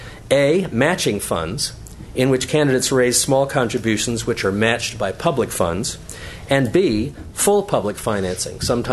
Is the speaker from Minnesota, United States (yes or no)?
no; Santa Barbara, California, United States; Santa Barbara, which, by the way, is my hometown